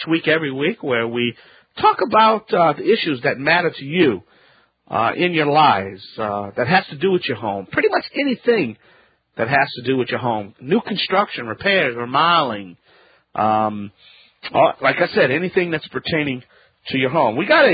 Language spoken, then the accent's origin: English; Louisiana, United States; I'm the Cajun man from the Bayou Land. I'm the originator, not the duplicator.